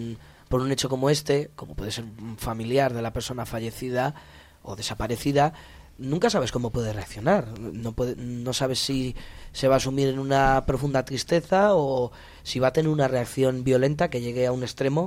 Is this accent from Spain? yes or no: yes; Valladolid, Castile and León, Spain; la mayoría de los que estamos aquí somos de Valladolid.